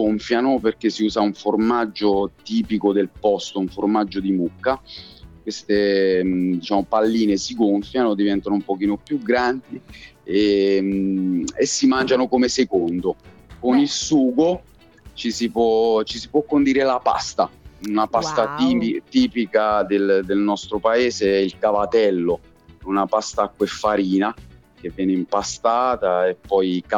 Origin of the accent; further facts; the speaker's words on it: Sant'Angelo Limosano, Molise, Italy; moved away; sono 17 anni che sto qui a Roma e per lavoro mi sono spostato dal mio piccolo paese, che è in provincia di Campobasso, Sant'Angelo Limosano. Nel mio paese, oltre a diciamo all'aria buona che si può respirare, sta a 900 metri sul livello del mare